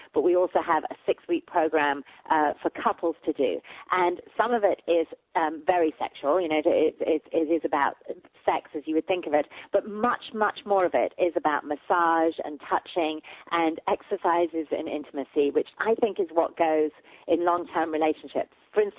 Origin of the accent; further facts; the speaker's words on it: England, United Kingdom; Oh, well, I am English